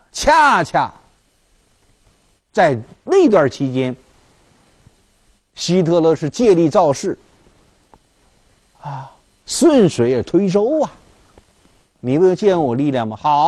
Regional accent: China

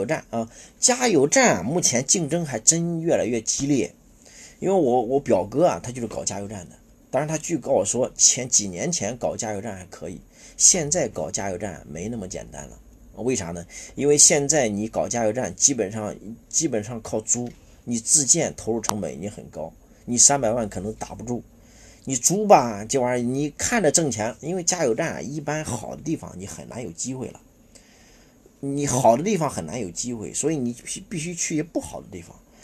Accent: China; 因为本身我们中国人啊，就是已经按分工的原则弄好了

